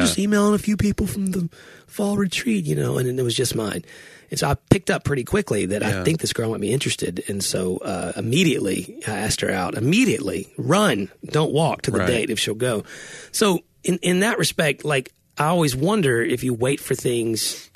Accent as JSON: {"language": "English", "region": "Tennessee", "country": "United States", "said": "She's from Austin Peay. I'm from Tennessee."}